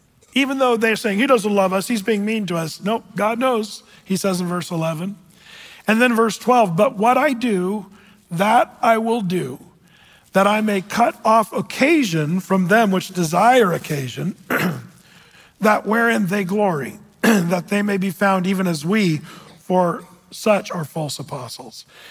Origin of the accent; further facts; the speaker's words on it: Applegate, Oregon, United States; Meanwhile, I was sent from Southern Oregon in Applegate, not exactly Lake Oswego. Tell you what, if you know where I'm from in Applegate, it's not a wealthy area, but let's just pretend.